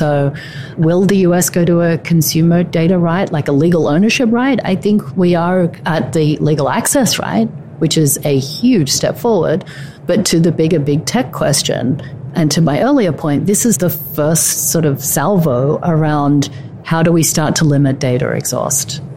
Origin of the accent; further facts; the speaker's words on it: Australia; moved away; And as the Australian in the room who did pass, again, I have not been in Australia for a long time